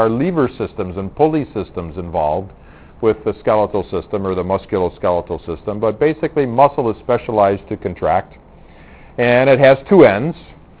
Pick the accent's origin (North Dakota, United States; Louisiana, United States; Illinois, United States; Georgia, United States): Illinois, United States; Chicago; I grew up in Chicago, and we would get snow all the time in the wintertime